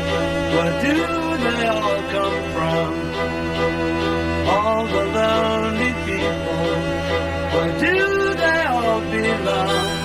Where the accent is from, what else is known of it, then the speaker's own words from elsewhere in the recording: Greece; moved away as an adult; now in Vienna, Austria; Να πούμε ότι έφυγα από την Ελλάδα 22 χρονών και πήγα στη Βιέννη και επέλεξα τη Βιέννη επειδή είναι η πρωτεύουσα της κλασικής μουσικής.